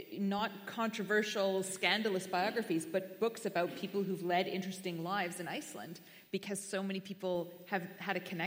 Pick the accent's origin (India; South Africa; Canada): Canada; because I was born and raised in Canada, so maybe I see things a little bit differently there.